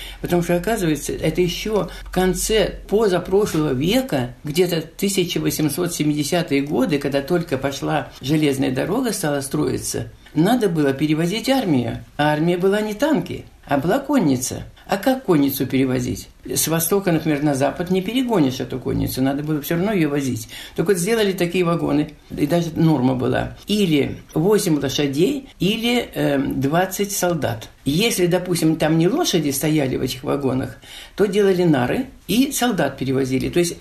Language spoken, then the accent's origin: Russian; Balkhash, Karaganda Region, Kazakhstan; я из Балхаша, а эвакуация была в Караганду, Балхаш, Казахстан. А Балхаш и Караганда – это были ссыльные города.